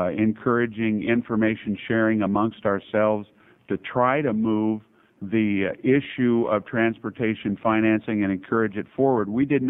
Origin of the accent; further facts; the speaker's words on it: Medford, Oregon, United States; As most of you know, I'm from Medford.